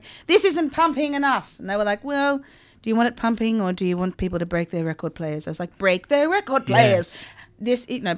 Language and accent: English; Australia; It's hard enough being an Australian, if you think about it.